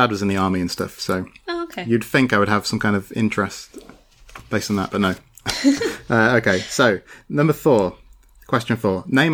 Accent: Bristol, South West England, United Kingdom; born there; Well, I was born in Bristol

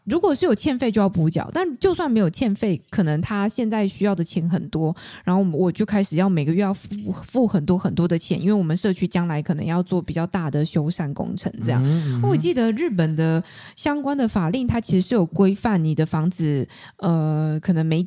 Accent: Taiwan; 例如说我是台湾人嘛，我买当地的不动产

